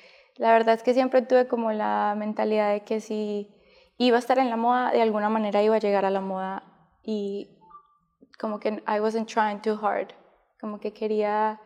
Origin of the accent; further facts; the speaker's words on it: Medellín, Antioquia, Colombia; also born or lived in New York; Y como 8 meses después, mi mamá y mi papá decidieron volver a Colombia. Entonces crecí en Colombia.